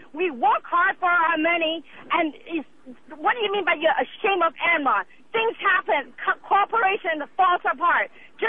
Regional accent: Houston, Texas, United States; I'm from Houston, Texas.

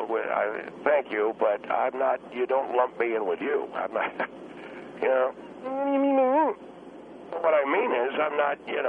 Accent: Dugan, Indiana, United States; which was a paper in my hometown, Dugan, Indiana.

